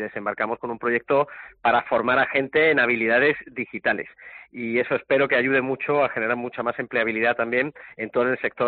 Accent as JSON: {"language": "Spanish", "town": "Córdoba", "region": "Andalusia", "country": "Spain", "said": "yo soy andaluz, desgraciadamente no de Málaga porque soy de Córdoba"}